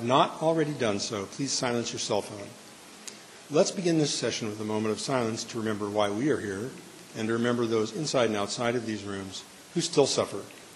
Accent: Portland, United States; I'm from Portland.

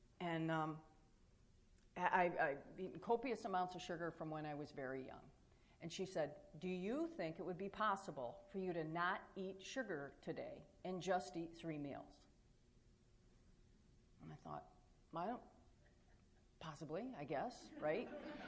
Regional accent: Michigan, United States; because I'm from Michigan, right

